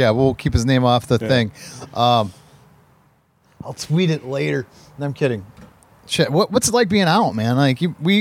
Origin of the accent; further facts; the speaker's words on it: Midwest, United States; You know, like, I'm from the Midwest.